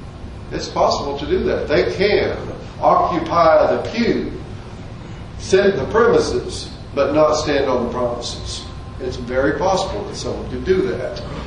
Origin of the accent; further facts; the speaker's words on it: Oklahoma, United States; also born or lived in Colorado; And I'll say, well, not really. We're from Colorado. But before that, I was raised in Oklahoma.